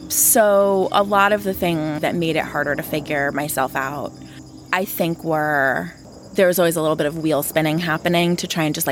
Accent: Cooperstown, New York, United States; also born or lived in Long Island; And I was born on Long Island, but when I was six, I had just finished kindergarten, we moved upstate to Cooperstown, New York, which is where I did most of my growing up. It's a very, very small town.

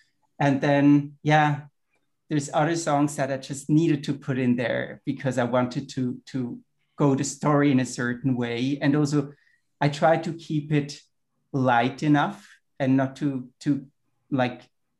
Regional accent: Switzerland; first language German; English is a second language; my background. I'm Swiss originally, German is my mother tongue, my native language.

